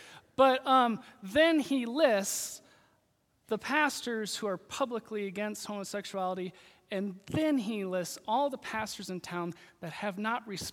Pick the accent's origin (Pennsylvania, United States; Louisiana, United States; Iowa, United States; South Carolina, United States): Iowa, United States; I grew up in Sioux County, Iowa